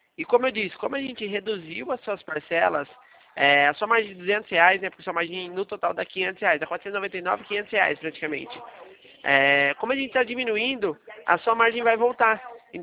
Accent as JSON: {"language": "Portuguese", "town": "Araras", "region": "São Paulo", "country": "Brazil", "said": "como eu sou aqui de Araras também"}